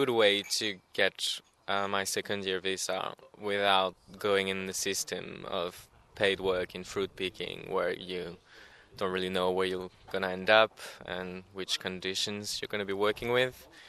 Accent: France; I'm from France.

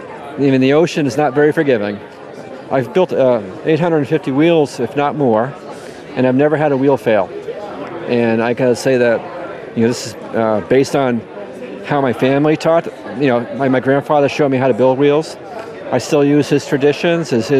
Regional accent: New England, United States; Me being an American, my influence being from New England

